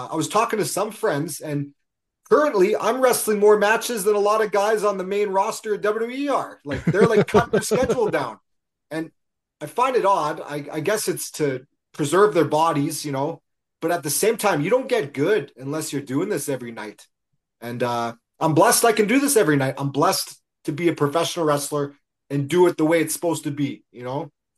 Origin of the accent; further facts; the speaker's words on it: Regina, Saskatchewan, Canada; My hometown.